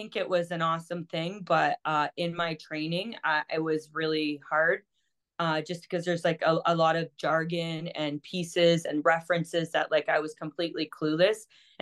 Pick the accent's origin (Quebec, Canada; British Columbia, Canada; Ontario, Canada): Ontario, Canada; Toronto; we're from Toronto, so it's a great nightlife.